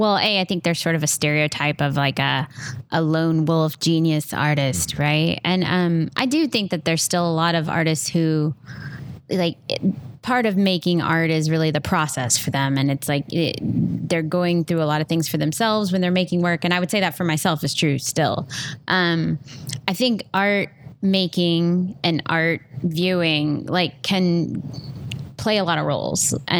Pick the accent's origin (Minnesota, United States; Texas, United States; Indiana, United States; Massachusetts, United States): Indiana, United States; I mean, I grew up in Southern Indiana, and it was a very small town. There were about, you know, 500 people in that town